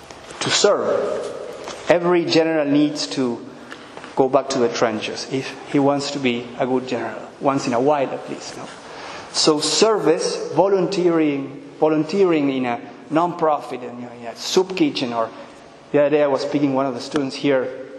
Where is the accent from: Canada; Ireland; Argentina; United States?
Argentina; I'm from Argentina, for those who don't know me … I have been serving here only for a couple of months.